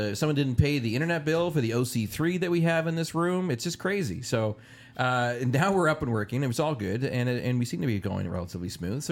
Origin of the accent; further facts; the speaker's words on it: Canada; I would say Percona as a Canadian.